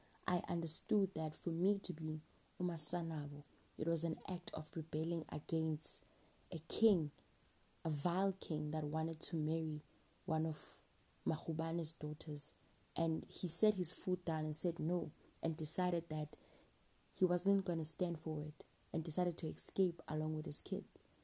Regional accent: Somaroboko, Mpumalanga, South Africa; I grew up in Somaroboko, which is just outside Gauteng, forming part of iKwaNdebele, a homeland created under the administration of the notorious National Party for Southern Ndebele people.

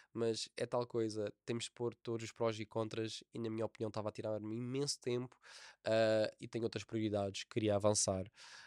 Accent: Algarve, Portugal; Tenho pena nunca ter feito no Algarve, na minha terra.

